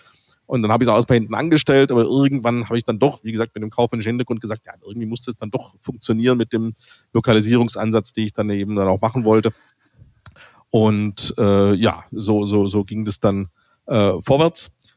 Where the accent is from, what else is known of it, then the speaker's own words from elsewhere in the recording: Stuttgart, Baden-Württemberg, Germany; born there; now in Cologne, Germany; gebürtiger Stuttgarter Schwabe, wohne jetzt aber schon eine längere Zeit in Köln.